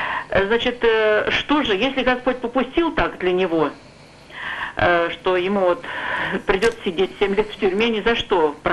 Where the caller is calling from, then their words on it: Shchyokino, Tula Oblast, Russia; Я звоню из Тульской области.